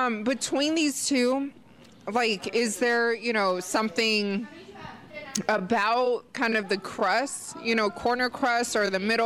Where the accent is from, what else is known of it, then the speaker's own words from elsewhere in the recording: West Coast, United States; I'm from the West Coast, and I mean, is this kind of like a New York thing?